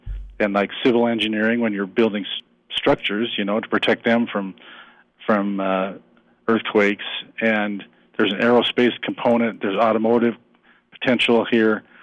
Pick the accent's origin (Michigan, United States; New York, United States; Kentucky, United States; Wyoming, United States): Wyoming, United States; But I think we all growing up in Wyoming, because we know, and I grew up in this state